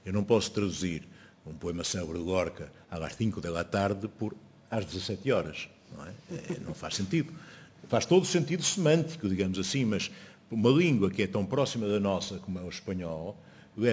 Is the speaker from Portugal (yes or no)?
yes; Portugal; é uma forma coletiva de nos referirmos, enquanto portugueses, significa isso mesmo.